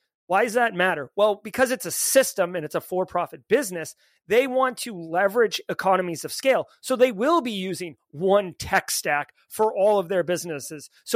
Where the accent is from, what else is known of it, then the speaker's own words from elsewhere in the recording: United States; we have lots of money, we're lazy, and we're American.